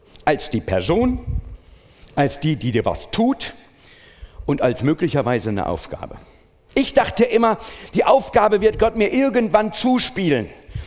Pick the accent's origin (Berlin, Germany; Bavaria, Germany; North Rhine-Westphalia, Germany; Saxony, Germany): Saxony, Germany; Und bei uns im Erzgebirge, da wirkt es kulturell fast wie erfunden. Ja, da wird alles geschnitzt.